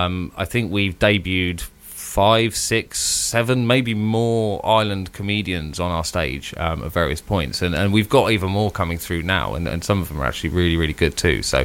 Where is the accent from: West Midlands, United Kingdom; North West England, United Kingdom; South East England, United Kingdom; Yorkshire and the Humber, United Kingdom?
South East England, United Kingdom; growing up on the Isle of Wight, back when we were rubbish, that wasn't a great team to support. But when I moved up to the mainland, I started going to see them